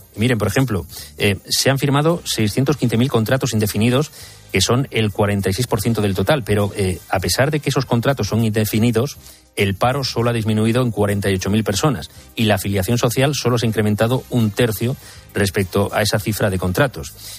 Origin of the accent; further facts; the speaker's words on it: Spain; como patriota español que soy, orgulloso de mi identidad y de mi cultura